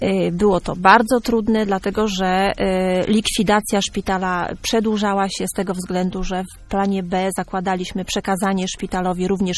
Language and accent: Polish; Lower Silesian Voivodeship, Poland; Od urodzenia mieszkam w gminie Niechlów i Niechlów jest mi w związku z tym najbliższy.